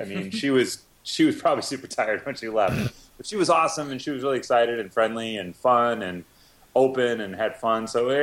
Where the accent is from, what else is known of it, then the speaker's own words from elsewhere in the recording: Mount Prospect, Illinois, United States; now in Chicago, United States; I'm from Mount Prospect, which is neither a mount nor a place for prospecting. But no, I'm from there. I've lived in Chicago now basically since college.